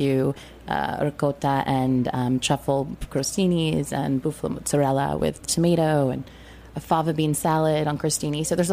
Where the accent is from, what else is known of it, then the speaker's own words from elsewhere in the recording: New England, United States; I'm a beach girl. I grew up in New England on the beach, so for me, like, a beach day, a pool day is all about a burger and a good barbecue menu.